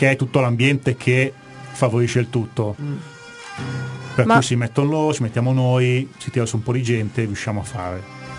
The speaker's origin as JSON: {"language": "Italian", "town": "Monza", "region": "Lombardy", "country": "Italy", "moved": "as an adult", "said": "Cioè io sono di Monza, sono andato via da lì che avevo 20 anni"}